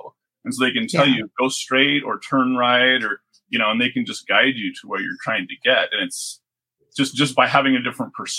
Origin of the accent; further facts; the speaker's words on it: Raymond, Alberta, Canada; also born or lived in McGrath; Grew up in Raymond, Alberta, Canada. I've lived kind of all over the place. I married an American citizen, served my mission in the New Hampshire mission, mostly in Maine and Vermont.